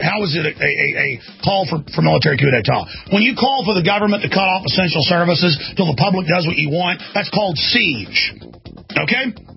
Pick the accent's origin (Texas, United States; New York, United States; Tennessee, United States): Texas, United States; Dallas; That happened to me twice growing up in Dallas.